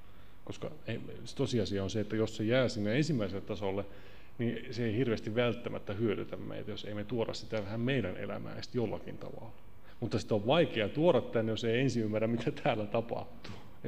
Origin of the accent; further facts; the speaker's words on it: Central Finland, Finland; koska mä olen itse Keski-Suomesta kotoisin.